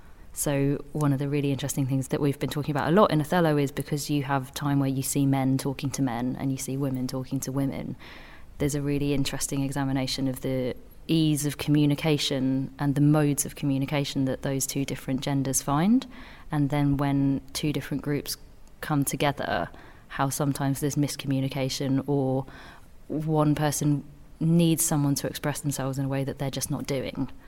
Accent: Manchester, North West England, United Kingdom; And because I live in Manchester, it feels exciting to be getting up and saying things in my hometown.

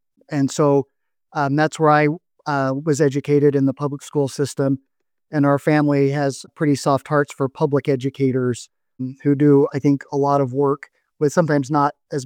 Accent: Salt Lake City, Utah, United States; that's where my parents went, and that's where I was born. But I grew up mostly in Salt Lake City.

